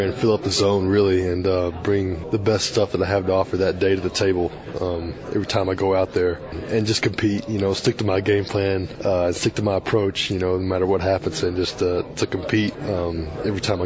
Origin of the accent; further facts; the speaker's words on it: Golconda, Illinois, United States; also born or lived in Paducah; No, I'm from Southern Illinois. I was born in Kentucky, actually, Paducah, Kentucky. Yeah.